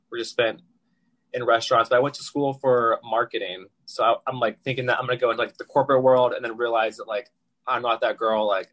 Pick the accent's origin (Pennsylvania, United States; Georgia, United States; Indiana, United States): Georgia, United States; Atlanta; Well, I'm originally from Atlanta, so raised there in a military family. Kind of moved all over